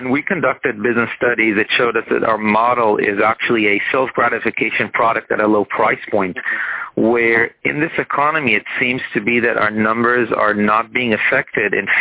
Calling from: Los Angeles, California, United States; We're calling this morning from Los Angeles.

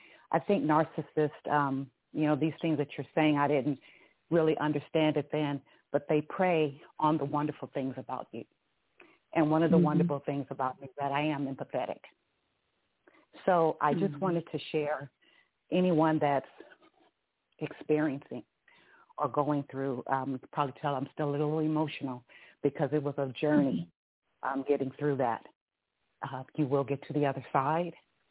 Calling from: California, United States; Hi, I'm calling from California.

